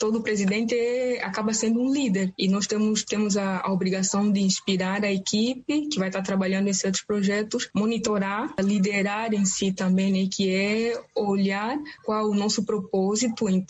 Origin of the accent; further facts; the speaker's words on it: Cabinda, Angola; moved away as an adult; now in Brazil; Eu sou angolana, sou da província de Cabinda. Cresci lá, nasci lá.